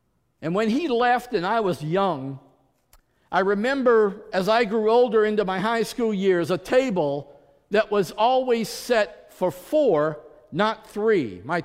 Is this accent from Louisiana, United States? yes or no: yes; New Orleans, Louisiana, United States; I grew up in New Orleans, the French bread capital of the world.